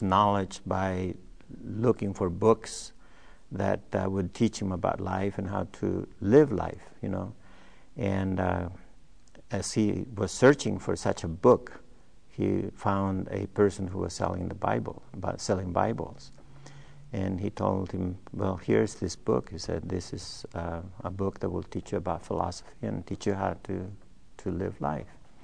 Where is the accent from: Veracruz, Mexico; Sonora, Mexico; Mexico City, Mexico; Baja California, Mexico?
Veracruz, Mexico; Ozuluama; I was born in Osuluama, Veracruz, Mexico. January 27 of 1925.